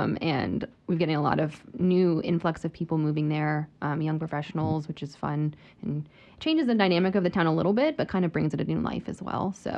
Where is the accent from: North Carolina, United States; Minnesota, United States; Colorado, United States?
North Carolina, United States; Hillsborough; Sharon and I met in dental school. I'm actually from Hillsboro, but we met at UNC, and she became my friend even though I went to Duke originally.